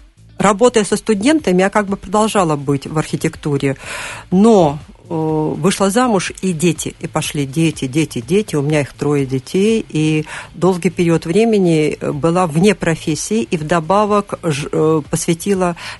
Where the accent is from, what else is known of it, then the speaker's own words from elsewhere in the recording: Siberia, Russia; born there; also born or lived in Irkutsk; И то, что я родилась в Сибири сама